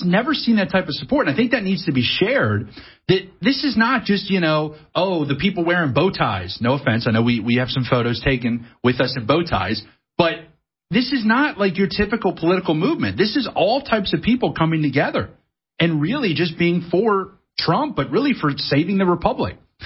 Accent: Pennsylvania, United States; I come from the suburbs of Philadelphia. My hometown, there's a lot of great people.

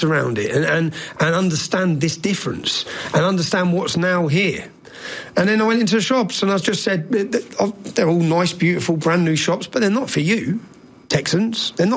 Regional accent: Luton, East of England, United Kingdom; I'm from Luton Town, yeah?

